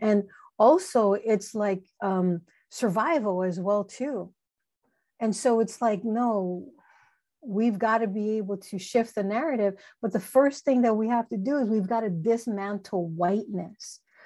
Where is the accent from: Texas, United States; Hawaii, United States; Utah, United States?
Hawaii, United States; being born and raised in Hawaii, it's like my body needs to be home. My body needs to, my spirit needs to be on the island.